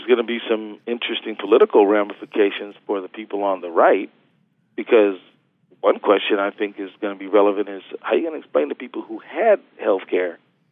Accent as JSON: {"language": "English", "region": "Minnesota", "country": "United States", "said": "He's my hometown boy. You know, I mean, you know, we're Minnesotans, right?"}